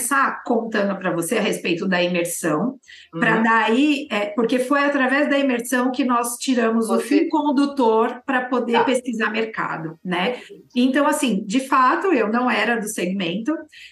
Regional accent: São Paulo, Brazil; São Paulo.

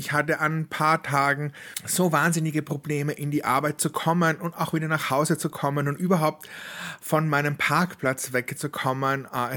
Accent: Austria; das, was so letzte Woche jetzt passiert ist bei uns in Österreich mit dem Schnee

